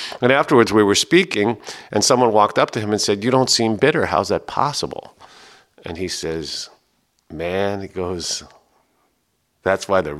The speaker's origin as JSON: {"language": "English", "town": "New York City", "region": "New York", "country": "United States", "tie": "born there", "said": "I was born in New York City"}